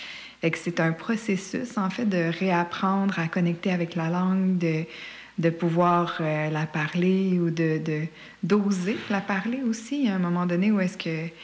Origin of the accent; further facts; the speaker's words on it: Mashteuiatsh, Quebec, Canada; je suis Innu de Mashtouyat au Lac-Saint-Jean, donc Pequagamiinu.